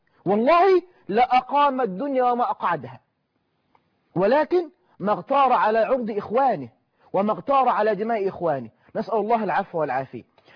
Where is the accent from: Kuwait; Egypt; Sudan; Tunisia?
Egypt; عندنا في مصر